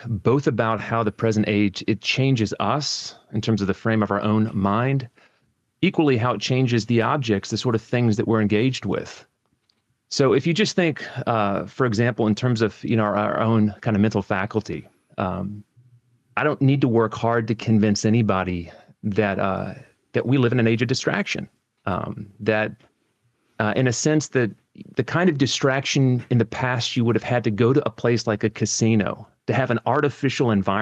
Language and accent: English; United States; now in Edinburgh, United Kingdom; Well, I'm from the United States, but a lot of my working life has been here in Scotland. I was up in the Highlands working in a free church context, you know, for about 8 years in Kiltarlity.